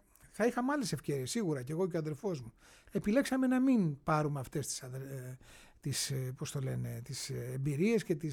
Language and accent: Greek; Athens, Attica, Greece; moved away; εμείς φύγαμε από την Αθήνα. Φύγαμε τη δεκαετία του 80.